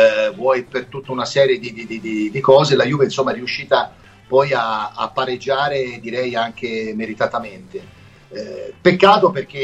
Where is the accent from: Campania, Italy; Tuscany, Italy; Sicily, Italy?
Tuscany, Italy; Io sono toscano e conosco tanta gente di Empoli.